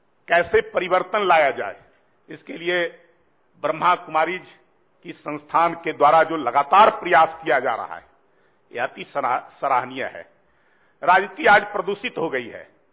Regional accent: Bihar, India; मैं नालंदा जिले से आता हूं

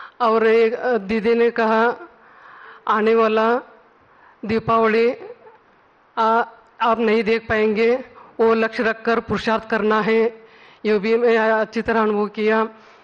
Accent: Karnataka, India; मैं कर्नाटक से आई हूँ।

